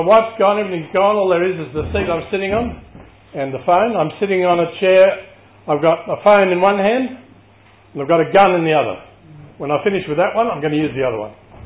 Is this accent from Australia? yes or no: yes; Sydney, New South Wales, Australia; now in Canberra, Australia; We discovered we went to the same high school, Marsden High School, West Ryde. I grew up in Eastwood in Sydney.